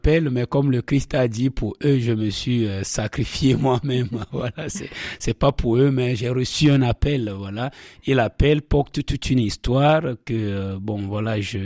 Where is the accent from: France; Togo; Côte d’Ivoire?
Togo; Afanya, Maritime; je suis togolais, comme vous l'avez dit. J'ai grandi dans un petit village qu'on appelle Afanya. Afanya, c'est dans la préfecture du Bas-Mono actuellement. J'ai passé tout mon temps comme enfant, adolescent dans ce petit village.